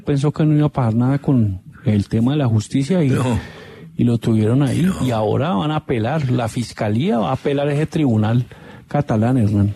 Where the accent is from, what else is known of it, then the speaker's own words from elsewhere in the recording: Zarzal, Valle del Cauca, Colombia; accent: paisa; Señora, no, es que en San Sal hablamos como